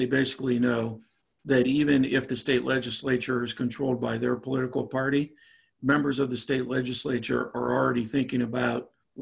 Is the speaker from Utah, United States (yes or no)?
no; Pennsylvania, United States; now in Virginia, United States; my home state is Pennsylvania